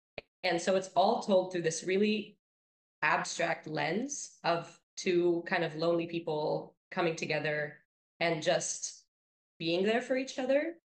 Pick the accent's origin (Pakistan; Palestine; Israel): Israel; I was 15 and I went to see, I grew up in Israel.